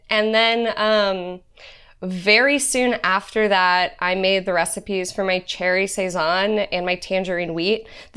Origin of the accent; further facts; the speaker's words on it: Tampa, Florida, United States; I actually only went there. I'm from Florida. So, like, we went to school in St. Augustine.